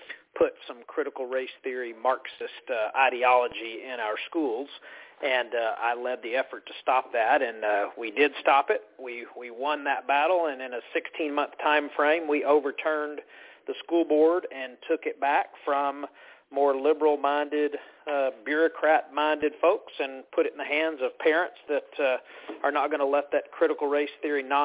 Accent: Farmers Branch, Texas, United States; I was born and raised in Farmers Branch, where I was a mayor and city councilman there.

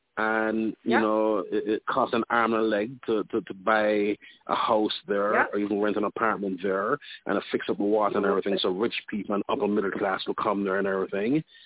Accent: New Mexico, United States; Okay, I'm from New Mexico

